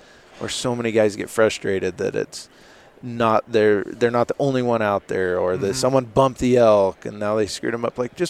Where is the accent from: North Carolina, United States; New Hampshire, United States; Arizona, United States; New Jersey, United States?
Arizona, United States; You know, when I grew up in Arizona, and it was always tough to get an elk tag, as you know.